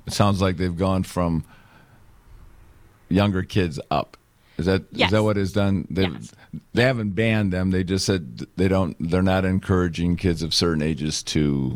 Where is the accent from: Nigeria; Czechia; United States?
Nigeria; I grew up in Nigeria, so I knew really as a very, very early age